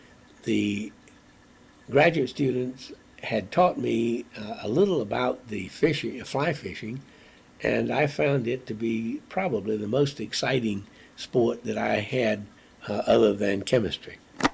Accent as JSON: {"language": "English", "region": "the South", "country": "United States", "accent": "Southern", "said": "I came from the South immediately to Wisconsin, and other than the fact that I still carried a very strong Southern accent, which led to many embarrassing encounters"}